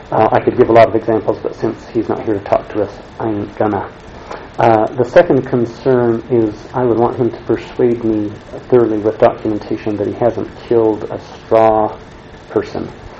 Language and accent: English; Indiana, United States; While I was in town for this conference, I'm from Indiana